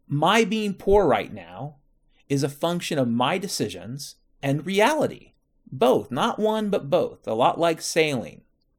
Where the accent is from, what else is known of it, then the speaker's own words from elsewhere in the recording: Washington, United States; I can tell you definitively, and I grew up in Washington State, so I feel like I have a right to say this.